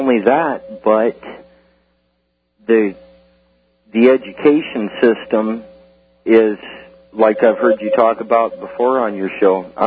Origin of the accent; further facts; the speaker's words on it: England, United Kingdom; No, I'm an English bohunk, basically.